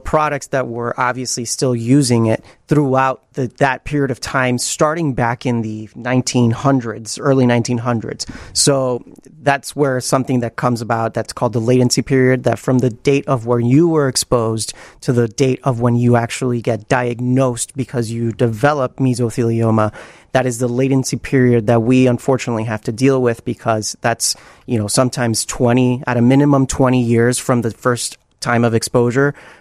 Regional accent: Puerto Rico; moved away as an adult; now in Chicago, United States; So I'm originally from Puerto Rico, and I lived there my whole life, did undergrad there, did medical school there, and then I moved to Chicago to do law school.

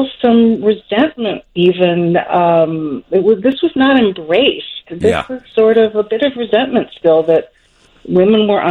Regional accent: Pittsburgh, Pennsylvania, United States; now in Chicago, United States; I grew up essentially in Pittsburgh, Pennsylvania.

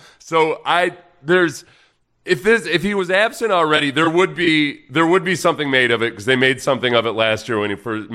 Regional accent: Texas, United States; I don't want him to be going out with … as a Texan.

